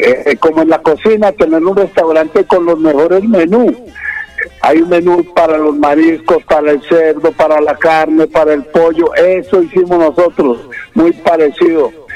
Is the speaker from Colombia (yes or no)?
yes; Antioquia, Colombia; orgullosamente me siento colombiano, y también me siento muy paisa, que es una cultura judaica, también es una cultura que viene de los vascos